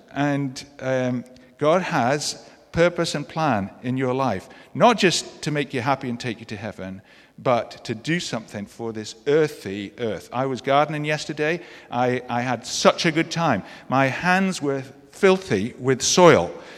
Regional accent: United Kingdom; And as a Brit, I can say that we're not always that great about speaking ourselves up.

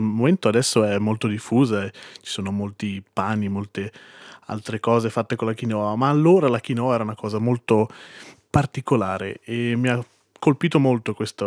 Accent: Mesocco, Graubünden, Switzerland; sono originario di Mesocco e sono panettiere pasticcere

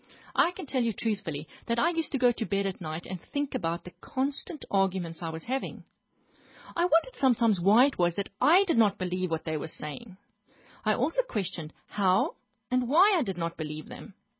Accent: South Africa; Klerksdorp and my hometown and Rustenburg, further north, were the big cities in that area.

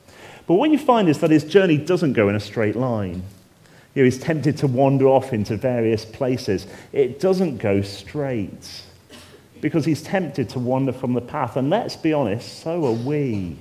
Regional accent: United Kingdom; Now, obviously, I'm a bloke. I'm a British bloke at that.

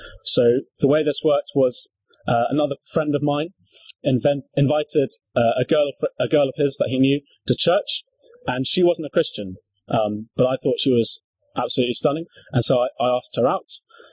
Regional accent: South East England, United Kingdom; I grew up in Surrey, but in a rather nice part of Surrey than Croydon, no offence, Croydon. But I was brought up in a white middle-class family

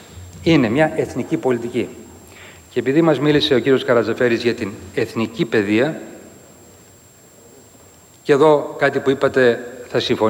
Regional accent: Greece; είχα την εντύπωση ότι ήξερα για την πατρίδα μου, για την αρχαία Ελλάδα

